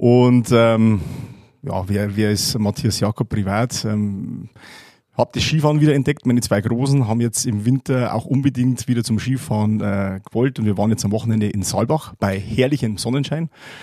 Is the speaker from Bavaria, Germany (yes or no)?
yes; Maxhütte-Haidhof, Bavaria, Germany; Ich komme aus Maxhütte-Heidhof, das ist genau zwischen Schwandorf und Regensburg.